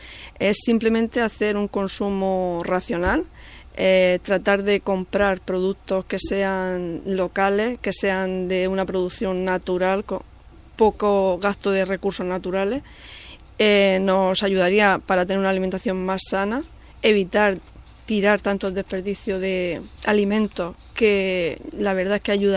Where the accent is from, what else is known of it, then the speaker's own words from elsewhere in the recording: Region of Murcia, Spain; Totalmente, y mi tierra que es Murcia también